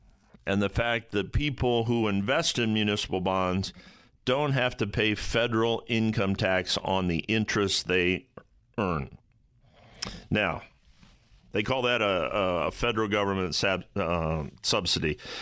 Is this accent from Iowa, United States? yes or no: no; Toledo, Ohio, United States; My hometown of Toledo, Ohio